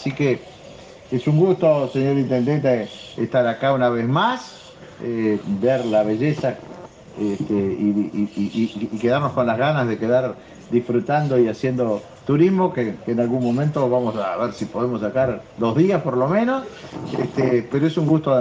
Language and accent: Spanish; Uruguay; somos pocos los uruguayos